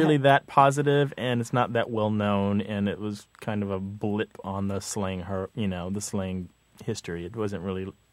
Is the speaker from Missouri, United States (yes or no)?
yes; Missouri, United States; that's what we used in my house growing up in Missouri.